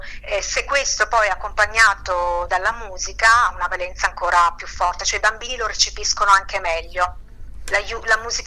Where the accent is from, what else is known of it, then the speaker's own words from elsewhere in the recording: Apulia, Italy; now in Monza and Brianza, Italy; Io sono di origine salentina, ma vivo in provincia di Monza Brianza da 15 anni.